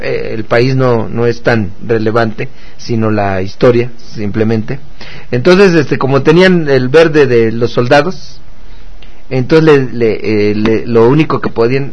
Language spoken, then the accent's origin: Spanish; Mexico; nosotros, como mexicanos